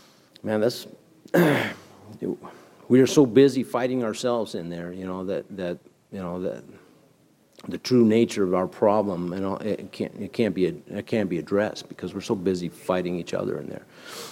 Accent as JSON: {"language": "English", "town": "Laguna Beach", "region": "California", "country": "United States", "said": "because I come from Laguna Beach, man."}